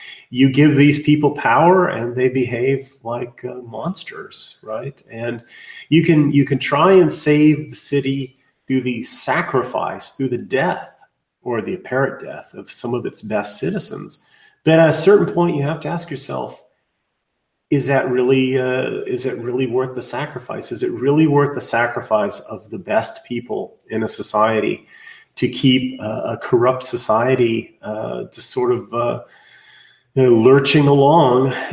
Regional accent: United States; And, you know, I, being an American, being patriotic, I feel duty bound, for instance, to try and save my society from catastrophe.

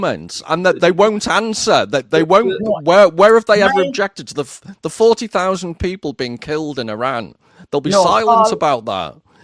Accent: Liverpool, North West England, United Kingdom; Well, no, I'm from Liverpool.

